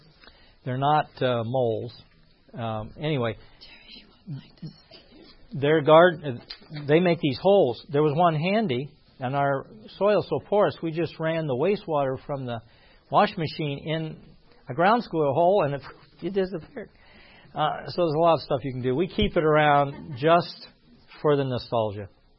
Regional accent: California, United States; We came from California. Well, where's all the snow end up?

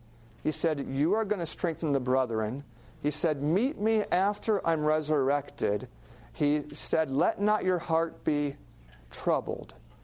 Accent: Alaska, United States; I grew up in Alaska watching a lot of TV.

